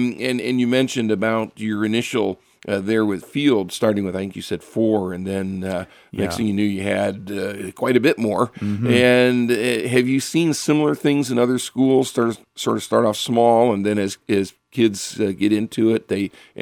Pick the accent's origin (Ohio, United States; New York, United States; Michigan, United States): Ohio, United States; I'm from Summit County and just north of Akron